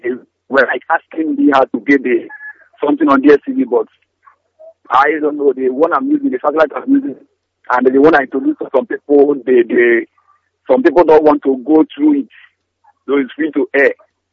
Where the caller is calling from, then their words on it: Lagos, Nigeria; In Lagos.